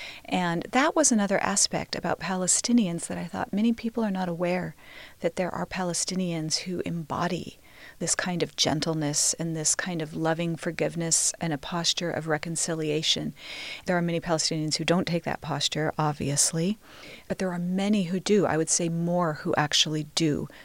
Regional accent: United States; in a depth that I hadn't heard as a Christian myself growing up in the United States

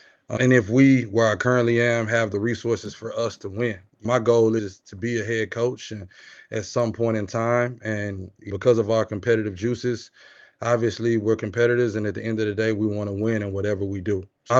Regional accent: Memphis, Tennessee, United States; I'm from Memphis, Tennessee. How on God's green earth did I end up in Idaho?

